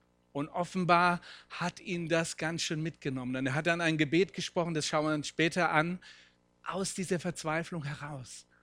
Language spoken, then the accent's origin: German; Spiesheim, Rhineland-Palatinate, Germany; Solange ich als Kind in Spießheim war, war die Welt in Ordnung. Später habe ich erfahren, es ist noch fast der Mittelpunkt von Rheinhessen, aber nicht ganz der Mittelpunkt der Welt.